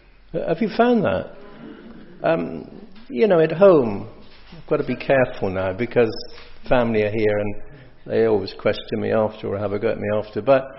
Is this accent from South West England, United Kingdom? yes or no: yes; Gloucester, South West England, United Kingdom; born there; I was born in Gloucester, but my grandparents lived in Yorkley, so I do have a link with the Forest of Dean way back.